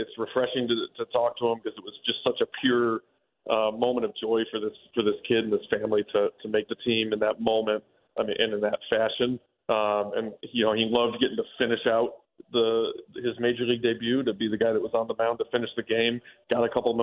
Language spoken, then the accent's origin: English; Chicago, Illinois, United States; You know, when I was a kid growing up in Chicago, you know, it was the Sammy Sosa show.